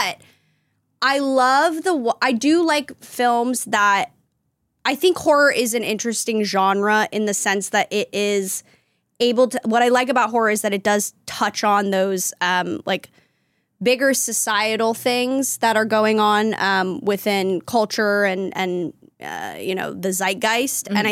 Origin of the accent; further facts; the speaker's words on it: Los Angeles, California, United States; my mom was an actress, mm-hmm. and I grew up in Los Angeles and I grew up in showbiz.